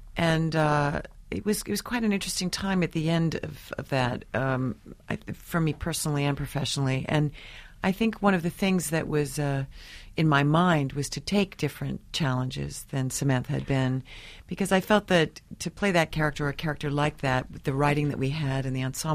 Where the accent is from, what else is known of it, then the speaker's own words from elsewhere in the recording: Canada; also born or lived in England; I was born in England and I grew up in Canada.